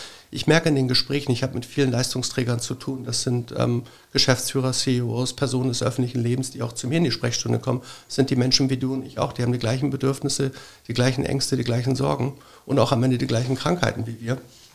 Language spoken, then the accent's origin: German; Bremen, Germany; born there; Ich bin gebürtiger Bremer. Meine Eltern kamen aus Griechenland.